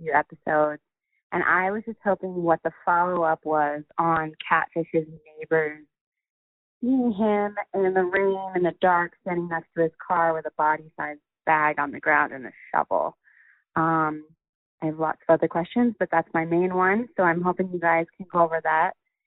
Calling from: Denver, Colorado, United States; I'm calling from Denver.

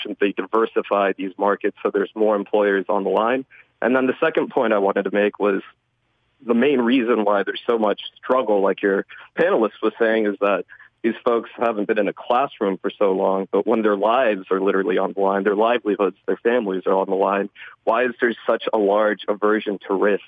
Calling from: Dayton, Ohio, United States; So, as you said, I'm from Dayton, Ohio, which is similar to the environment in Lordstown

